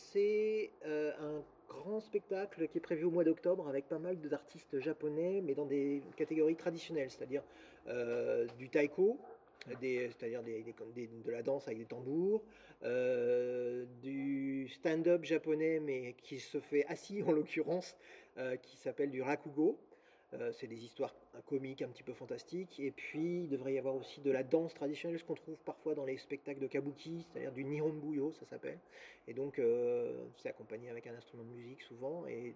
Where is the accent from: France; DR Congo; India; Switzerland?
France; on est français, on ne va pas se priver